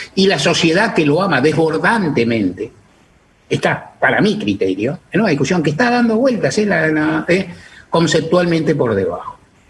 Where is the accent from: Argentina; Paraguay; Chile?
Argentina; Somos como sociedad argentinos